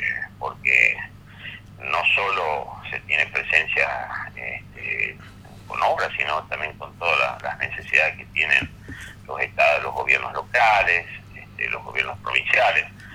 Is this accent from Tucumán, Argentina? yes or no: yes; Tucumán, Argentina; now in Buenos Aires, Argentina; Yo soy tucumano y la verdad que no me veo vivir para siempre en Buenos Aires.